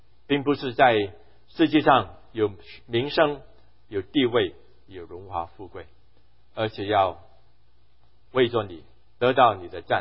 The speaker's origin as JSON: {"language": "Chinese", "country": "China", "said": "因为我是中国人，我回想2008的那个奥运会"}